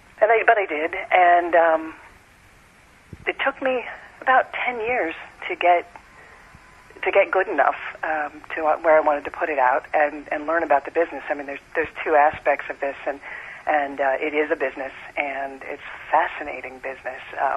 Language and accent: English; Washington, District of Columbia, United States; I grew up in the Washington, D.C. area.